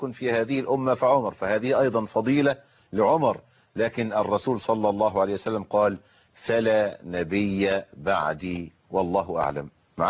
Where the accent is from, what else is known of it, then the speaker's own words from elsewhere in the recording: Egypt; زي ما إحنا بقول عندنا في مصر عيش وملح